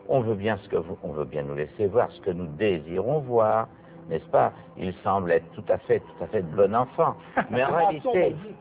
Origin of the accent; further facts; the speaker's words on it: France; moi, lorsque je suis français, lorsque je viens au Québec, oui, j'ai l'impression d'être en France.